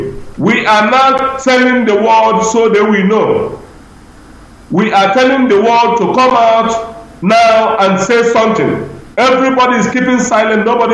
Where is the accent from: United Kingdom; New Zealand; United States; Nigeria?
Nigeria; Ihitenansa; I am from Ihitenansa. Ihitenansa is in Oso. Oso is in Biafra land.